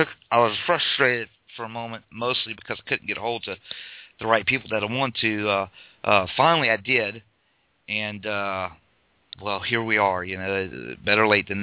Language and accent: English; Morgan City, Louisiana, United States; I'm from South Louisiana myself, Morgan City.